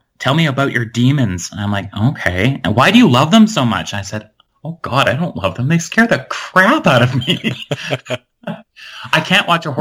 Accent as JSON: {"language": "English", "town": "Winnipeg", "region": "Manitoba", "country": "Canada", "tie": "born or raised there", "said": "Well, I grew up in Winnipeg, Manitoba, and it's a very old city."}